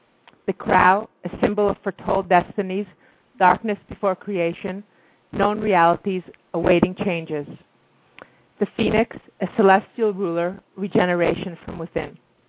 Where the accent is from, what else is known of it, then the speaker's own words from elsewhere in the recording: Montreal, Quebec, Canada; I'm a poet from Montreal, Canada.